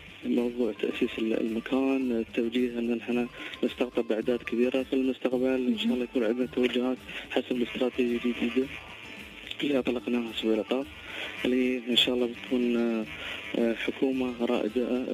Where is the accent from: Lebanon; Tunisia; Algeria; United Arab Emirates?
United Arab Emirates; احنا اماراتيين